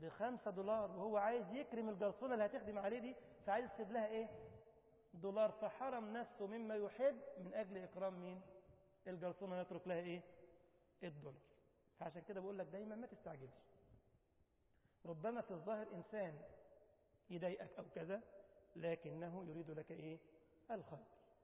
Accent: Tunisia; طبعا يا عم الشيخ انت عارف ان انا تونسي

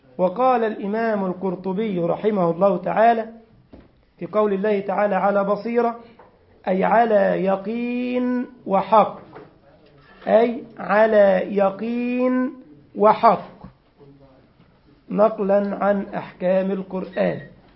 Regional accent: Egypt; أو العدسة بتسموها إيه في فلسطين زي عندنا في مصر، عين سحرية

